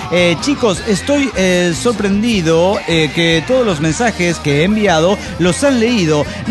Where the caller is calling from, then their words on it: Orange, California, United States; Soy el maleante de Orange Califas.